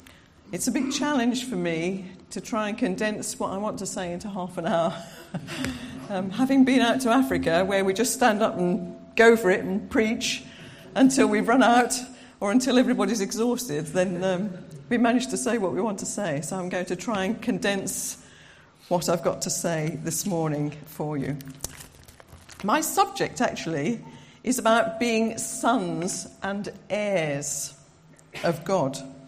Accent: Birmingham, West Midlands, United Kingdom; born there; I was born in this country, not round here. I was born in Birmingham

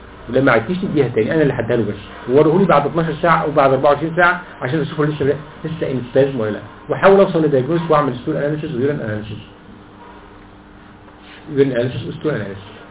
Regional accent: Egypt; ومفيش عندنا في مصر باسكوبان سيرب

